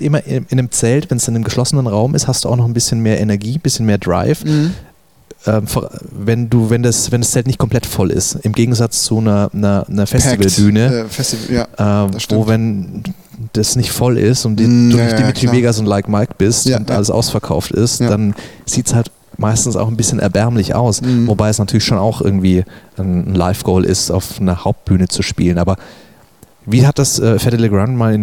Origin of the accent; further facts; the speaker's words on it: Augsburg, Bavaria, Germany; accent: mix of Bavarian and Swabian; ich bin ja ursprünglich aus Augsburg. Das heißt, ich spreche eine Mischung aus Bayerisch und Schwäbisch.